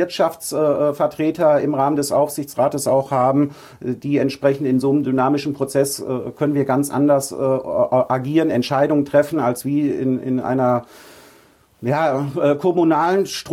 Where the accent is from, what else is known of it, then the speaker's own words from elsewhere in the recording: North Rhine-Westphalia, Germany; now in Husum, Germany; Wie ich sagte, ich bin ein Kind des Ruhrgebiets.